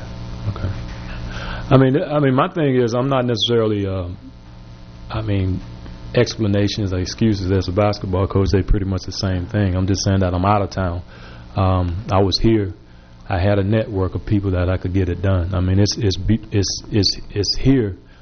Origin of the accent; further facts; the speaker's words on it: Savannah, Georgia, United States; You know, I'm from Savannah, Georgia. It's over 400 miles to get here.